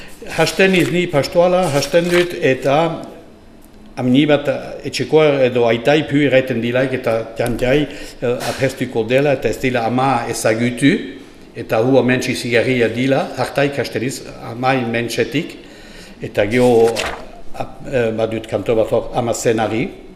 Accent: Nouvelle-Aquitaine, France; Txibiotara beniz, sortzez eta gioztik.

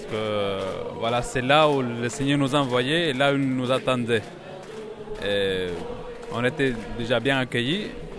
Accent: Ecuador; French is a second language; now in France; je viens de l'Équateur.

